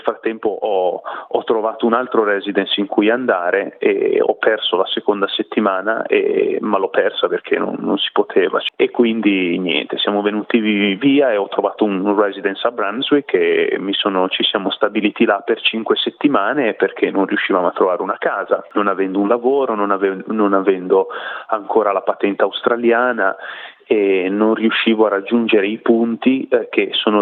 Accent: La Spezia, Liguria, Italy; io vengo dalla Lunigiana, quindi Alta Toscana. Sono nato alla Spezia e ho mia moglie di Carrara. E quindi viviamo, mia moglie è toscana, io sono ligure, però viviamo in una zona di confine a 10 km di distanza l'uno dall'altro, quindi mi definisco lunigianese

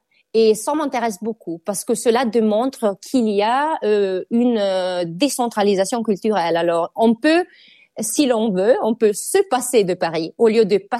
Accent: Brescia, Lombardy, Italy; first language Brescian; French is a second language; ma langue maternelle est le bresciano, qui est une langue du nord de l'Italie. La ville s'appelle Brescia.

